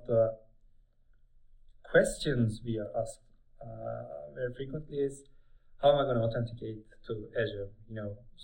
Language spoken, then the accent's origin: English; Turkey; I'm from Turkey. Back in Turkey, you're not allowed to put anything out of Turkish soil.